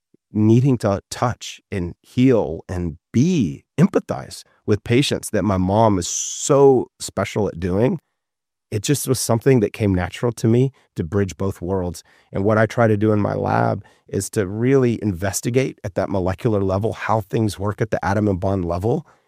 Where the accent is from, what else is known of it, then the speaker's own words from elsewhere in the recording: Oak Ridge, Tennessee, United States; wherever I went in my hometown of Oak Ridge, Tennessee, oh, your mom is just the best.